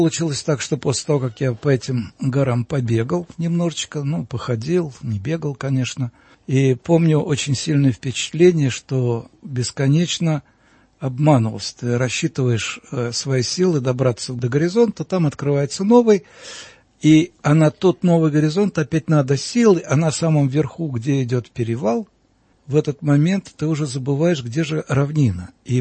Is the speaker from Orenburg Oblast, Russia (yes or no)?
no; Moscow, Russia; born there; я родился в Москве